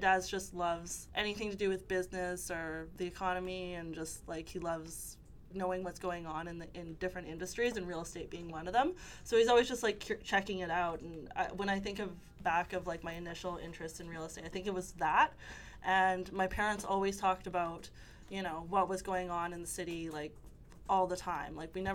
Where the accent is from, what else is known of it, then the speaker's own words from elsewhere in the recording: Leduc, Alberta, Canada; growing up in Leduc, I always felt a little different than everyone.